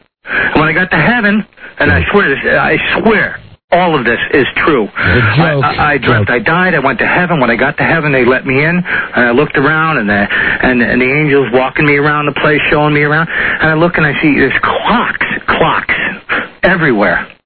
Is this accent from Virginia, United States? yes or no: yes; Herndon, Virginia, United States